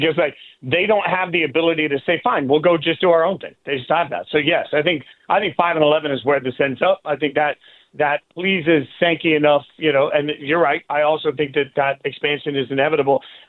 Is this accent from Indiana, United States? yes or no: no; Las Vegas, Nevada, United States; obviously, growing up in Vegas, I'm the only person in the world that ever cared about UNLV football.